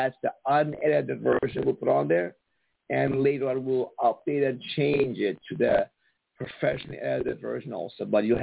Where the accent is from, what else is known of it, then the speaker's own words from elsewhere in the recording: Iran; I come from Iran. We have no rights there.